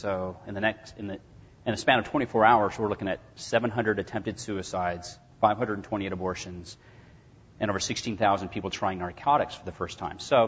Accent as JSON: {"language": "English", "region": "Arizona", "country": "United States", "said": "I'm from Arizona, so the West, we kind of, you know, they all kind of blend together, I think, after a while."}